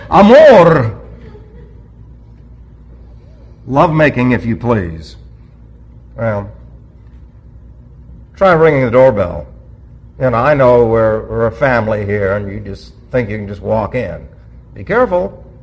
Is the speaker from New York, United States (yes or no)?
yes; New York City, New York, United States; Remember, I'm from New York City, and every time I used to see that thing, after I became a believer, I was appalled.